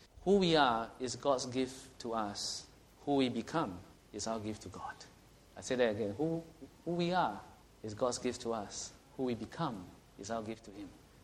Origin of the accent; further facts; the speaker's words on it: Singapore; I'm a Singaporean.